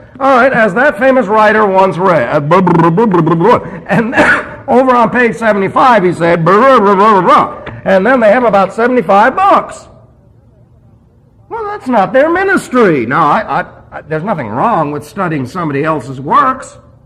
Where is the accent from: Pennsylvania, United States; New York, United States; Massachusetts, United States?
New York, United States; New York City; Remember, I'm from New York City, so I don't know anything about those things.